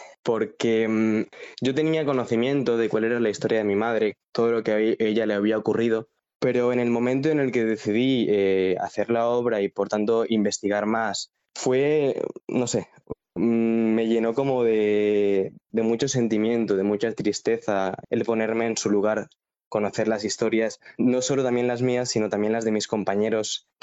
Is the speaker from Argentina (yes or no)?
no; Spain; yo me crié aquí en España, con otra realidad, digamos